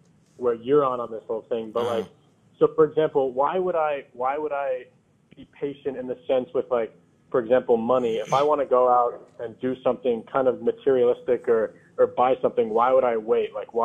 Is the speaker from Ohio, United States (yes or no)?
no; Rochester, New York, United States; I'm from Rochester, New York.